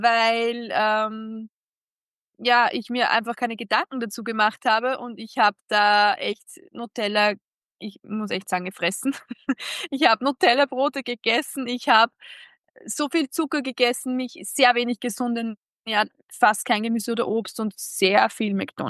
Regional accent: Upper Austria, Austria; ich komme aus Oberösterreich, aus dem Mühlviertel und bin heuer 30 Jahre, letztes Jahr 30 Jahre alt geworden

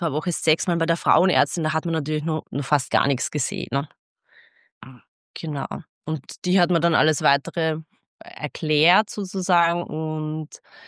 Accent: Linz, Upper Austria, Austria; born there; now in Vienna, Austria; Nein, ich bin in Linz geboren.

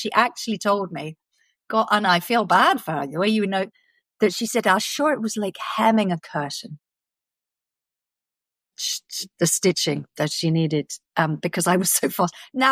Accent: London, United Kingdom; born there; But I know that I was born in North London in a hospital.

